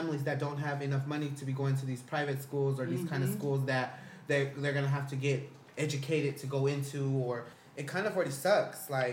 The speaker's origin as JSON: {"language": "English", "country": "United States", "said": "Like, we, especially as Americans, because yes, I'm Hispanic, but I'm a citizen."}